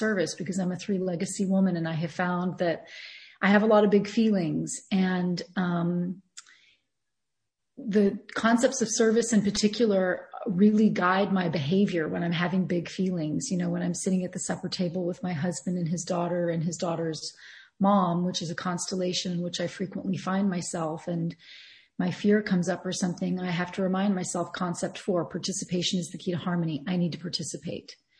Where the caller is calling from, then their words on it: Berlin, Germany; I'm calling you from Berlin.